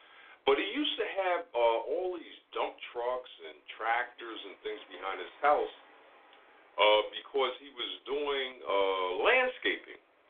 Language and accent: English; Wyandanch, New York, United States; we attended a church in Amityville, and I grew up in Wyandanche.